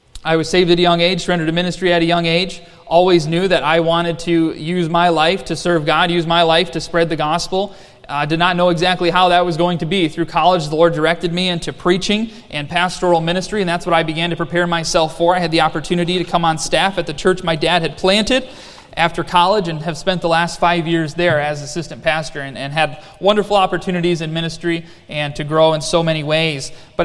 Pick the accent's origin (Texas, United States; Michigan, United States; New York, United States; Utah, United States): Michigan, United States; We are all from Michigan, so it is nice to escape the restrictions and the dictatorship that has become the state of Michigan for a little while